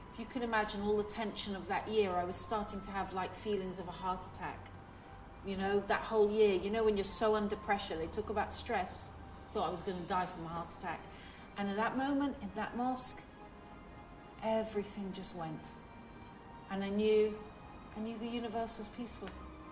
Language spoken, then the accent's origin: English; London, United Kingdom; born there; I was born in London to parents who had lost their faith.